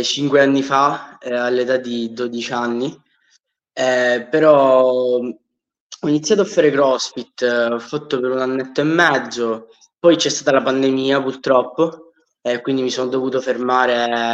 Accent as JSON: {"language": "Italian", "town": "Syracuse", "region": "Sicily", "country": "Italy", "said": "È facile, sono siciliano, precisamente di Siracusa."}